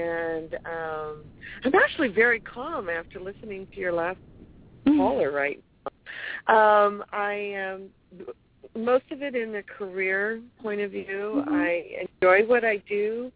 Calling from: California, United States; I'm calling from California.

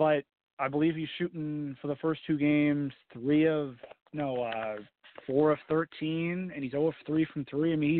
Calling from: Kansas City, Kansas, United States; I'm calling from Kansas City.

